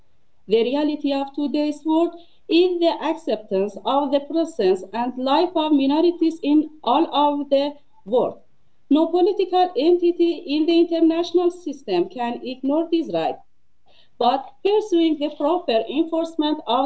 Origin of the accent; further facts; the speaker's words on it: Iran; English is a second language; from Iran.